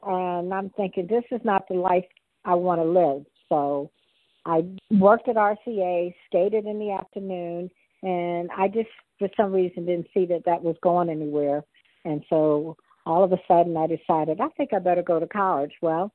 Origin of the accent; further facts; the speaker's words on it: Camden, New Jersey, United States; that was right across the bridge from where I grew up in Camden.